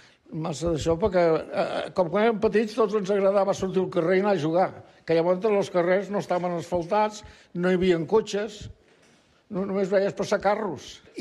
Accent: Badalona, Catalonia, Spain; born there; 6 del 6 del 33. A la casa on tinc encara. Miquel Servet, que aquest senyor era el que va descobrir la circulació de la sang. Miquel Servet, 232.

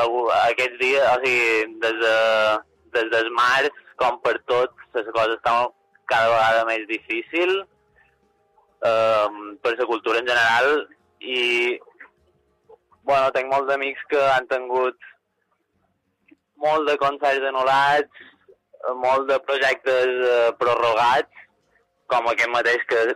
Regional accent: Palma, Balearic Islands, Spain; No, vinc de Mallorca, de Palma mateix.

